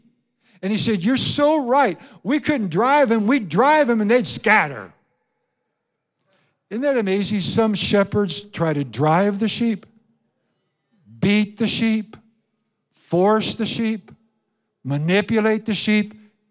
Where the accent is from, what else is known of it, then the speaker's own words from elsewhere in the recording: Iowa, United States; You know, Kim and I, our families were farmers. We're from Iowa.